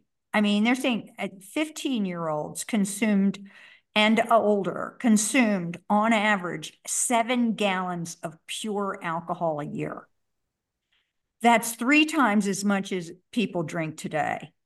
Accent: Maryland, United States; Maryland, my home state, didn't ratify until 1941.

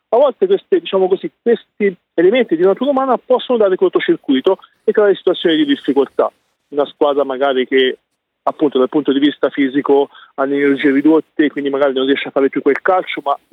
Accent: Tuscany, Italy; accent: Parma r; Poi non sono ducale perché sono toscano, ma ho l'R ducale

